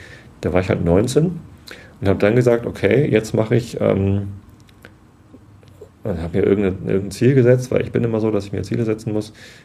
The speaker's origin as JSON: {"language": "German", "town": "Wistedt", "region": "Lower Saxony", "country": "Germany", "tie": "born or raised there", "said": "Ich bin jetzt wieder in Tosted, okay. Also in der Samtgemeinde Tosted. Ich bin aufgewachsen in Wisting, Samtgemeinde Tosted. Bin in Tosted zur Schule gegangen und wohne jetzt in Karkensdorf, Samtgemeinde Tosted."}